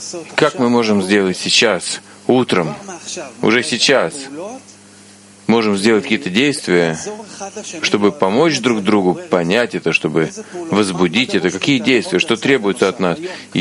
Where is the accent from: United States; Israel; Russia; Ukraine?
Israel; Tel Aviv, Tel Aviv District; Из Тель-Авива.